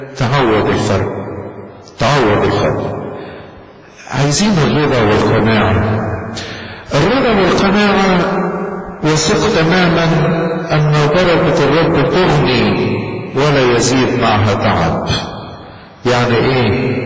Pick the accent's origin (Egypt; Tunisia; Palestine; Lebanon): Egypt; مشكلة الوقت عندنا في مصر، هو في بطالة في مصر ولا مفيش؟